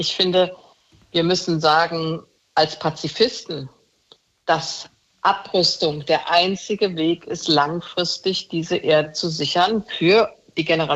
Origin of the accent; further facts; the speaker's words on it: Germany; Und ich als Deutsche werde überhaupt nichts sagen können, was die Ukraine zuzugestehen hat